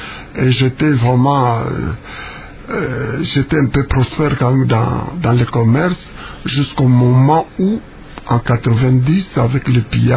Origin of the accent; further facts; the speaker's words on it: Kongo Central, DR Congo; Je suis né en 1952. Je suis originaire du Congo central, de la province du Congo central, district du Bas-Fleuve, territoire du Tchiela, secteur de Nzobelouzi